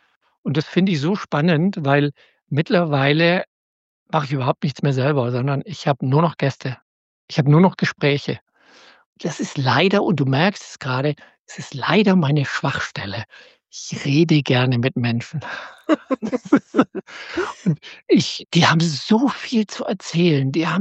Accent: Schleswig-Holstein, Germany; Wir sitzen in einem kleinen Dorf zwischen Neumünster und Kiel und zwischen Bad Segeberg und Kiel und zwischen Neumünster und Plölen, so in der holsteinischen Schweiz.

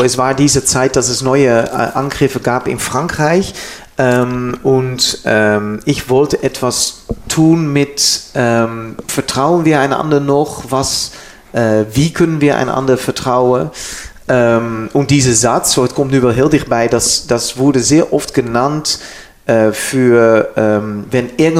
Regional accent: Netherlands; German is a second language; weil ich bin ein Niederländer.

